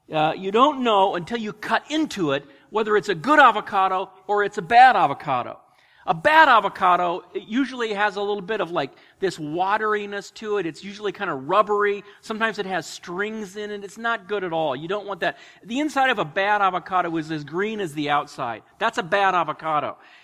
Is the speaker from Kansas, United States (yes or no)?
no; California, United States; I grew up in California. I'm kind of an avocado connoisseur. I mean, I know a lot about avocados. I was surrounded by groves